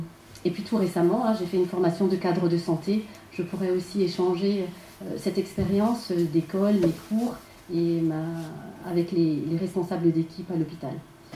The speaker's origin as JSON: {"language": "French", "town": "Mulhouse", "region": "Grand Est", "country": "France", "said": "puisque je suis alsacienne, hein, je suis née à Mulhouse."}